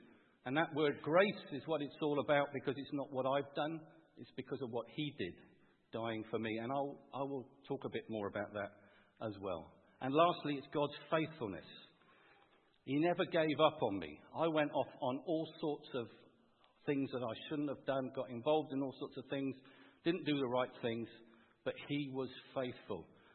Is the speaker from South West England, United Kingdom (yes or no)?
yes; Bath, South West England, United Kingdom; accent: West Country; But I was in Lancashire last week, and I was brought up in Bath. So I've gone from a West Country accent to a bit more of a London one